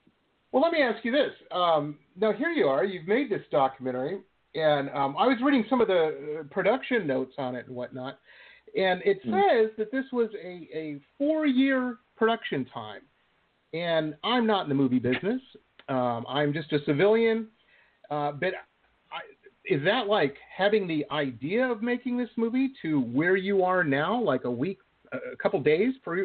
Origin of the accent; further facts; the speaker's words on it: Detroit, Michigan, United States; And I grew up in Metro Detroit, and I knew some people.